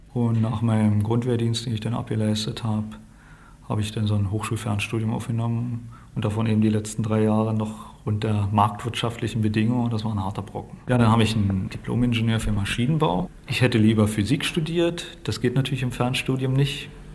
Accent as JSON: {"language": "German", "country": "Germany", "said": "Und das war eben im Sozialismus bei uns in der DDR damals so eine Sache, dass man wirklich demotiviert wurde, auch als einfacher Instandhaltungsmechaniker."}